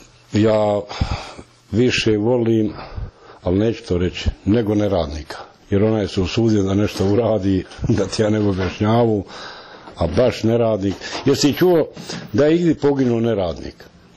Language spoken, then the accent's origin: Serbian; Srebrenica, Republika Srpska, Bosnia & Herzegovina; born there; moved away as an adult; Pa znaš, ja sam ošao odavle iz Srebrenice, da kažem iz Srebrenice, pošto je Srebrenica poznatija nego Jasenova.